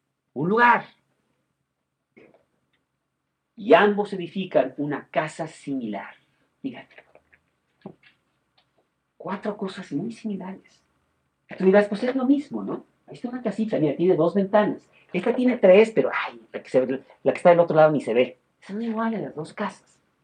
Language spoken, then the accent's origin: Spanish; Mexico; nosotros como mexicanos